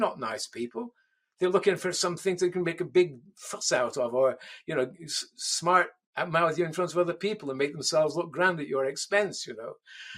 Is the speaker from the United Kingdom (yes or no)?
yes; England, United Kingdom; I'm originally English, in case you haven't noticed.